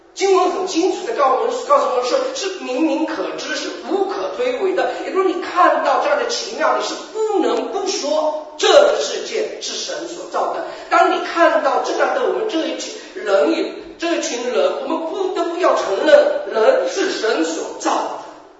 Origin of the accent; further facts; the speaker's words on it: China; moved away as an adult; now in Canada; 当我在国内的时候，我好像也是好像一条龙一样啊，好像或者我像搞像模像样的。当移民来加拿大的时候，才发现忽然间换了一种语言的时候，整个人什么都不是的。